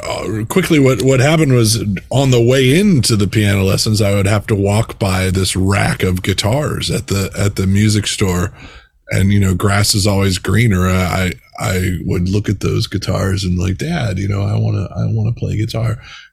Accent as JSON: {"language": "English", "town": "Nashville", "region": "Tennessee", "country": "United States", "lives_now": "Washington, D.C., United States", "said": "I'm previously from Nashville. Right now, I live right outside of Washington, D.C."}